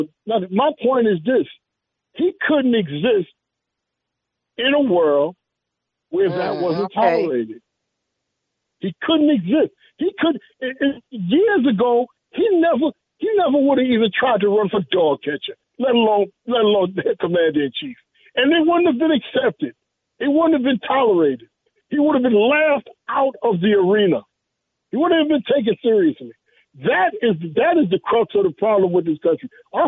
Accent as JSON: {"language": "English", "town": "New York City", "region": "New York", "country": "United States", "tie": "born or raised there", "said": "When I was younger, growing up in New York City, there were certain neighborhoods that you knew you couldn't go do certain things in."}